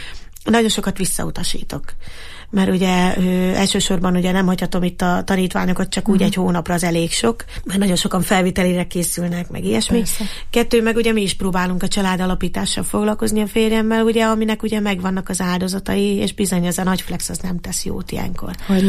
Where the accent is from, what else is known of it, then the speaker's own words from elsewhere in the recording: Eger, Heves, Hungary; mint egri nő, nekem kell megcsinálnom az egri nőket